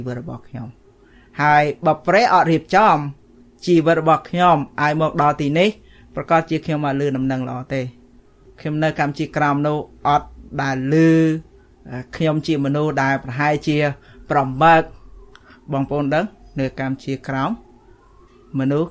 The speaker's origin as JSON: {"language": "Khmer", "region": "Mekong Delta", "country": "Vietnam", "tie": "born or raised there", "lives_now": "Phnom Penh, Cambodia", "said": "ស្រុកកំណើតរបស់ខ្ញុំនៅកម្មជាក្រោមនេះនៅដាច់ស្រយាល"}